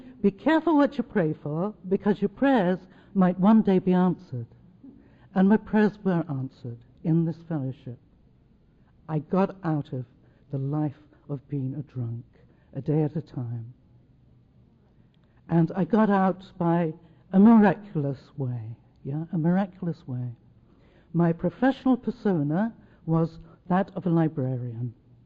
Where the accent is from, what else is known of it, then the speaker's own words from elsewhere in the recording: London, United Kingdom; I'm from London, England, which you can probably tell by the strange way in which I speak.